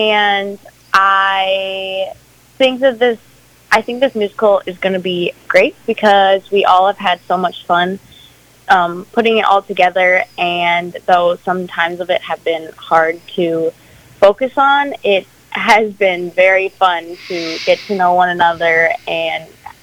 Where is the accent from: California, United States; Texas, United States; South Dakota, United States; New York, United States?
South Dakota, United States; now in Minnesota, United States; I grew up in South Dakota, and now I'm here in Minnesota, and I am planning on staying here, but I'm not quite sure.